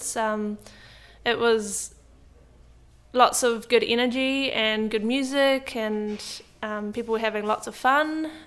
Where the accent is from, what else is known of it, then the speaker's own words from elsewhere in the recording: North Island, New Zealand; We're both from New Zealand. I was born in the North Island in a small town like Ghent or just the middle